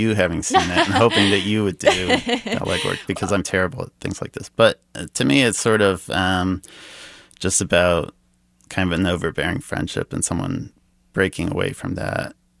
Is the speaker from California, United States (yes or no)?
no; Lenexa, Kansas, United States; the characters are like people that I grew up with in Lenexa.